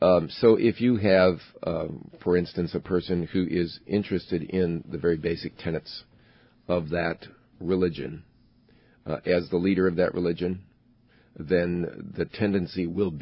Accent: Chicago, Illinois, United States; So I grew up in South Chicago, same thing.

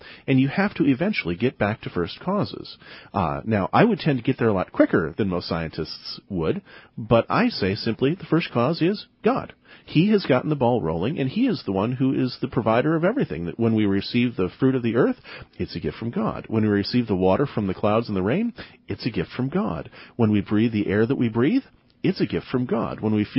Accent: Minnesota, United States; I grew up in Minnesota. It felt like home.

